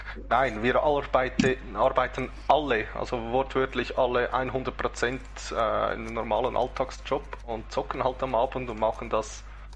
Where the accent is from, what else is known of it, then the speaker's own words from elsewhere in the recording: Zurich, Switzerland; wir kommen auch aus dem Raum Zürich, also das ist alles ohne Probleme.